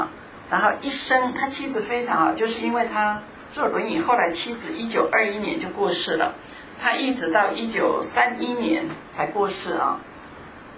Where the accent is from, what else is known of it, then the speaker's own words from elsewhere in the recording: China; 不管是自己的家人，不管是我们中国人，我还没有说要向外国人传福音呢。